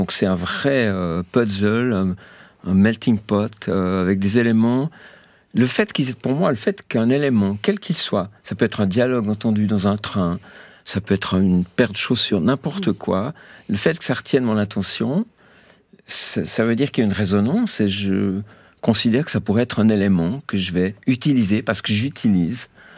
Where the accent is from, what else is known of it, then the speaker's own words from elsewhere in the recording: Switzerland; Bon, je suis suisse, hein